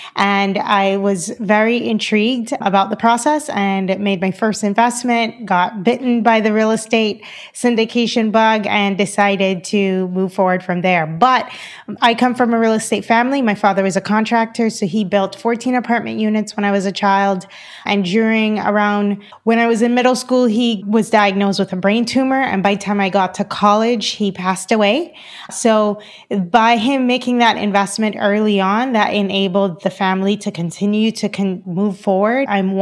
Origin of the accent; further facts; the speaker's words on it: Cayman Islands; moved away as an adult; also born or lived in Georgia, United States / Boston, United States; So I am originally from the Cayman Islands. So I started off growing up in the Cayman Islands. I went to college in the South.